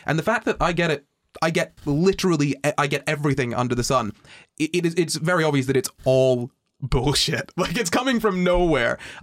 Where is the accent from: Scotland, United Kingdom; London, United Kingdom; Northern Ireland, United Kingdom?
Scotland, United Kingdom; I'm Scottish.